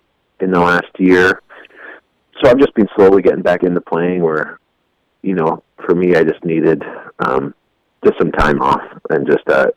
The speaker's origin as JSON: {"language": "English", "country": "Canada", "tie": "born or raised there", "also_born_or_lived": "Wales", "said": "I was born in Wales, in Great Britain, okay. And I moved over to Canada when I was three."}